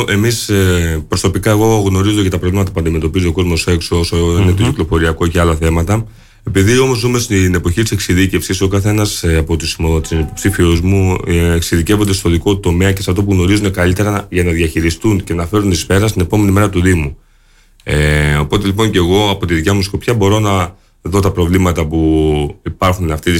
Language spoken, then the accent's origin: Greek; Heraklion, Crete, Greece; Και εγώ πολιτής του Ηρακλείου είμαι και εγώ εδώ γεννήθηκα στο Ηράκλειο, στο Ατσαλένιο συγκεκριμένα. Εδώ πέρα είναι οι ρίζες μου